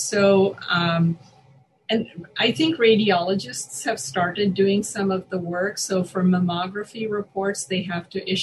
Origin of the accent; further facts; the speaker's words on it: India; I grew up in India.